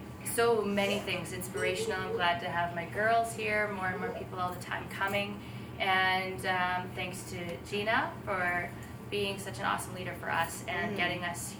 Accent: Craven, Saskatchewan, Canada; from Craven, Saskatchewan as well.

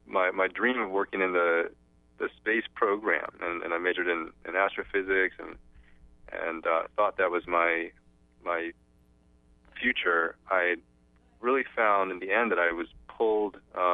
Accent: Ghana; I grew up in West Africa. I was born in Ghana, as you mentioned. My mother is from Ghana, she's Ashanti, and my father is from the Midwest. He's of Eastern European and Scots-Irish background.

